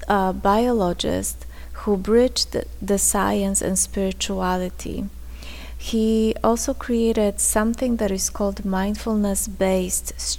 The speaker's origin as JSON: {"language": "English", "country": "Poland", "tie": "born or raised there", "second_language": "English", "moved": "as an adult", "lives_now": "United States", "said": "I grew up in Poland. My first cell phone I got when I was 21, when I came to United States."}